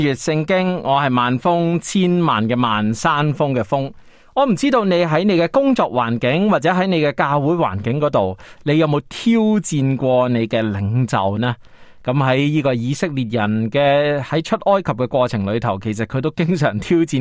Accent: China; 我相信我们中国人的性格都是很温顺的嘛

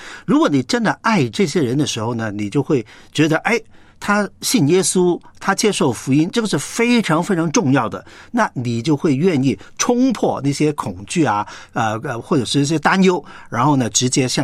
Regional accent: China; 我们中国人就常常觉得信了耶稣就好像没了祖宗

